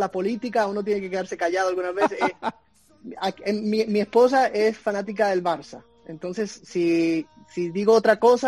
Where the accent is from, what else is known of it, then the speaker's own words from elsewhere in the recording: Puerto Rico; Me encanta, sabes que yo nací en Puerto Rico.